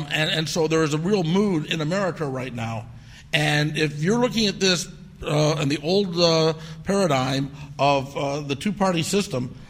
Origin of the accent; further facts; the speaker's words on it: United States; I look at myself as an American.